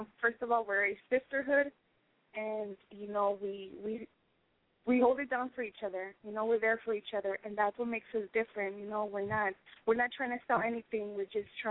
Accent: Las Vegas, Nevada, United States; now in Houston, United States; You know, I stay posted up here in Houston. And, you know, my hometown is Vegas, you know, Las Vegas is 702.

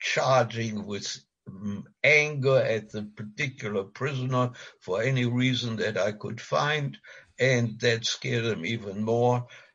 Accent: North Germany, Germany; I got special permission from my superior officer to go to my hometown in the north of Germany.

